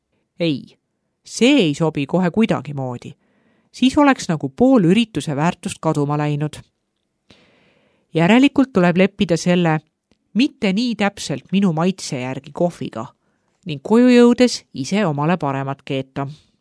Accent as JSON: {"language": "Estonian", "town": "Bihać", "region": "Federation of Bosnia and Herzegovina", "country": "Bosnia & Herzegovina", "tie": "born or raised there", "second_language": "Estonian", "said": "Kui plaanid muutuvad, lähen kusagile kohvikusse lugema. Mu kodulinnas Bihačis on mõnusaid istumiskohti iga nurga peal. Tallinnasse jõudes tabab mind kultuurisokk."}